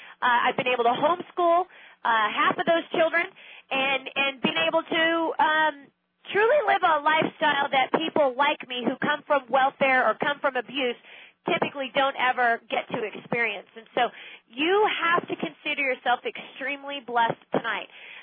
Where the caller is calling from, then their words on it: California, United States; It's now 7:05. I'm talking from Northern California.